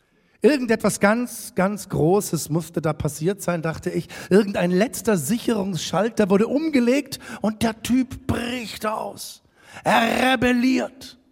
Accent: Munich, Bavaria, Germany; moved away as an adult; ich komme aus München, ich bin in dieser Stadt aufgewachsen worden. Ich kenne mich wirklich aus. Ich bin da groß geworden, ich kenne ihn, seit ich klein bin. Ich bin dann weg nach der Schule. Ich bin nach der Schule nach Baden-Württemberg

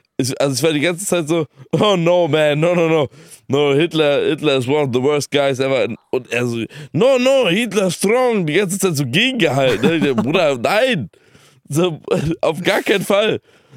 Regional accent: Germany; Und dann habe ich ihm halt zu verstehen gegeben, ja, from Germany.

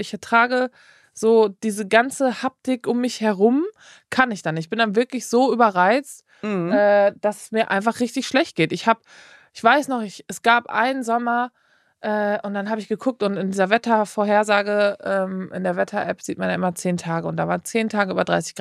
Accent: North Rhine-Westphalia, Germany; born or raised there; also born or lived in Elmshorn / Sauerland

